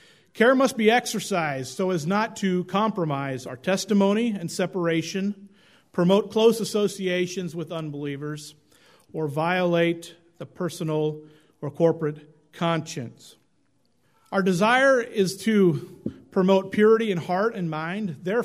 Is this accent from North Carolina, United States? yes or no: no; Oregon, United States; often did a yearly elk hunting trip growing up in Oregon.